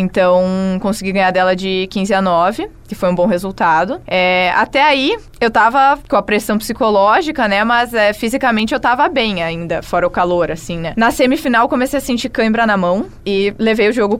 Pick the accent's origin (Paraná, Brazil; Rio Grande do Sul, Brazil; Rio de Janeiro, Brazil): Rio Grande do Sul, Brazil; Porto Alegre; eu sou brasileira, eu tô acostumada com calor. Mal sabem eles que eu sou de Porto Alegre